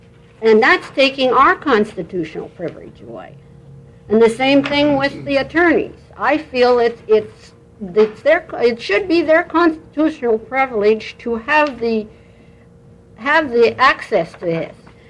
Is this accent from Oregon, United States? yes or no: yes; Grand Ronde, Oregon, United States; Right. I'm from Grand Ronde.